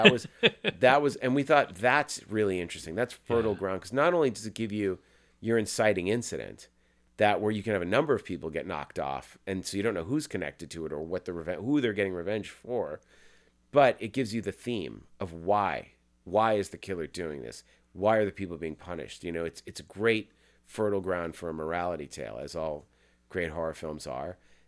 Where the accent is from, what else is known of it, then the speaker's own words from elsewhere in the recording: Massachusetts, United States; we grew up in Massachusetts with Thanksgiving as biggest deal